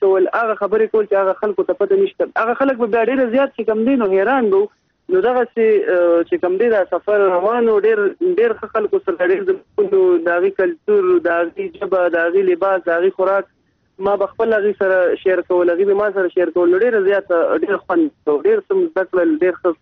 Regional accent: Mardan, Khyber Pakhtunkhwa, Pakistan; زه د مردان د سیمې سره تعلق لرم او موږ پښتانه یو

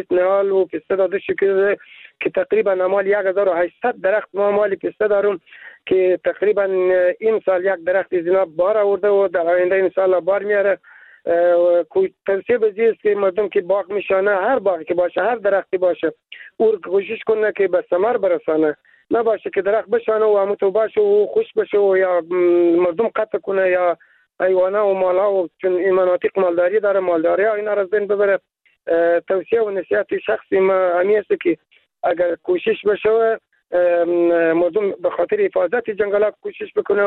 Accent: Badghis, Afghanistan; بادغیس ما مردم های ولسوالی ها که جنگل پستلیک داریم

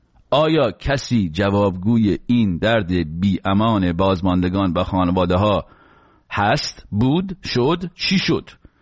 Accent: Iran; ما چه گناهی کردیم تو ایرانی شدیم، تو اون کشور دنیا آمدیم؟

